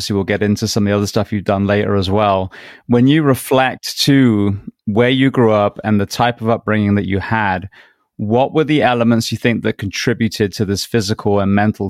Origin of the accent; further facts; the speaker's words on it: England, United Kingdom; I'm in Florida, so it's brutal outside, but I mean, you know, inside it's nice. When I think about the farm that I grew up in England